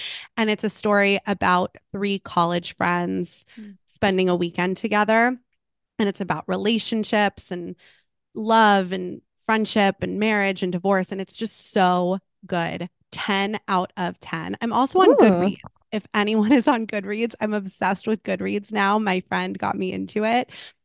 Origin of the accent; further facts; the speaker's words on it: Malibu, California, United States; I grew up in Malibu. It's true to old Malibu.